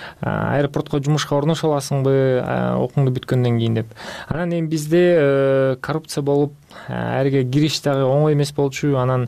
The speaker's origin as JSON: {"language": "Kyrgyz", "town": "Petrovka", "region": "Chuy Region", "country": "Kyrgyzstan", "tie": "born or raised there", "moved": "as an adult", "said": "Эң биринчи мен өзүм Кыргызстандан төрөлгөм, Чүй областында Петровка деген айылдан болом. Ата энем ошактан."}